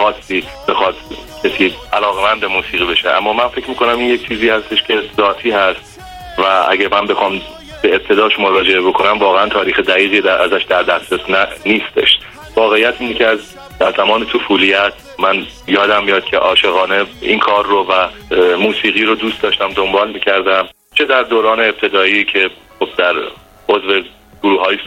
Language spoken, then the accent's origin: Persian; Tehran, Tehran Province, Iran; از تهران به دنیا آمدم، متولد 1355 در تهران هستم، بچه امیریه تهران هستم و اصالتا آذری هستم.